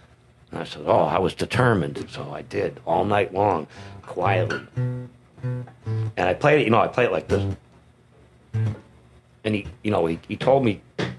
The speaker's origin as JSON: {"language": "English", "town": "Boston", "region": "Massachusetts", "country": "United States", "tie": "born or raised there", "said": "But in the early 70s, I grew up in Boston."}